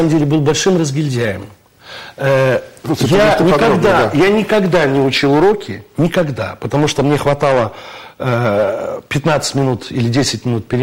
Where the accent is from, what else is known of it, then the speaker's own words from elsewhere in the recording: Brest, Brest Region, Belarus; А тогда же вот я родился и жил в Бресте.